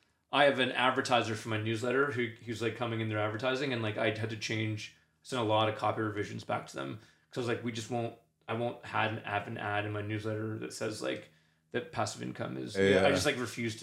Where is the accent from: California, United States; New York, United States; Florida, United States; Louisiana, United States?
New York, United States; New York City; I didn't grow up, you know, I grew up in New York City, right? But like, I didn't grow up obscenely wealthy.